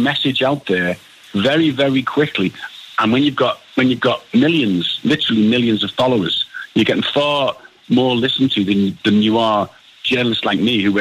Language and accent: English; Liverpool, North West England, United Kingdom; And I'm from Liverpool, and you may be able to tell